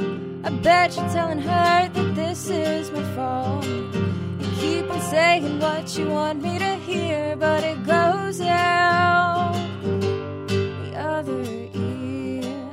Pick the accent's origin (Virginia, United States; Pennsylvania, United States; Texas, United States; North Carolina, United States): Virginia, United States; Luray; It's more kind of central. I'm from Luray